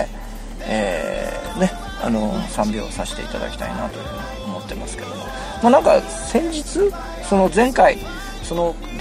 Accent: Fukushima, Japan; 私たち、私も妻もねその福島の出身ということで

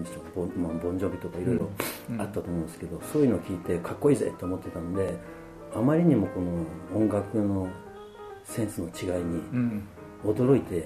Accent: Yokohama, Kanagawa, Japan; also born or lived in Sapporo; 出身はですね、一応2つありまして、横浜と札幌になります。

